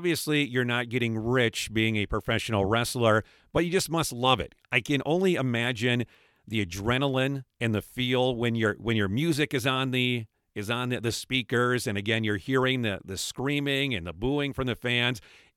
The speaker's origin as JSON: {"language": "English", "town": "Montgomery", "region": "Minnesota", "country": "United States", "tie": "born or raised there", "said": "So March 5th, that I believe is in Montgomery, in my hometown, defending your title."}